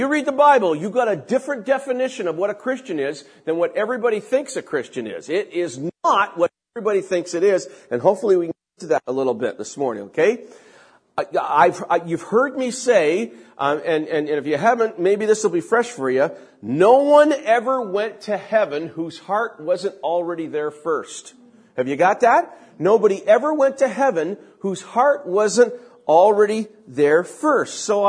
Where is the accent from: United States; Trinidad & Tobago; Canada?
Canada; I'm a follower of Christ first. I'm a citizen of heaven first. Then I'm a Canadian.